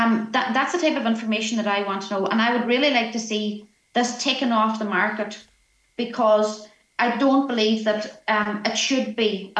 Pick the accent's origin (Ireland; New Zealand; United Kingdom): Ireland; it gives the wrong interpretation of who we are, who we are as Irish people